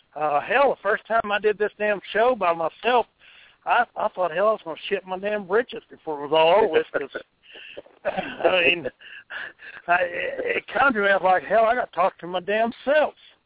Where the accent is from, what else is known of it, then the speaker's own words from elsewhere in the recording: Texas, United States; hell, you're from Tennessee, I'm from Texas.